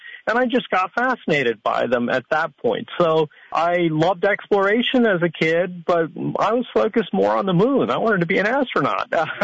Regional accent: India; Interestingly enough, I grew up in India. I was born in India. I grew up there, went through school there.

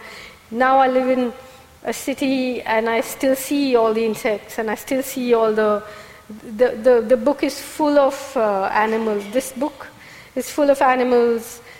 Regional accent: Kerala, India; I grew up in Kerala, where The God of Small Things is set. I grew up on the banks of a river. I grew up in a village where there was no restaurant, no cinema hall, no shop

